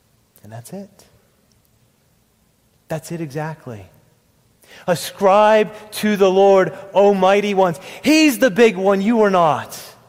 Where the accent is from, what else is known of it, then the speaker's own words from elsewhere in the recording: Pennsylvania, United States; You know, I grew up in Fulton County. You get the storms get to you a little bit earlier over there.